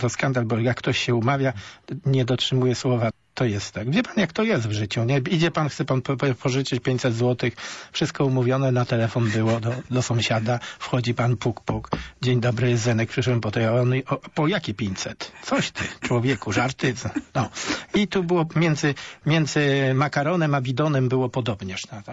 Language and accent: Polish; Poznań, Greater Poland Voivodeship, Poland; ja jestem prosty chłopak z Jeżyc.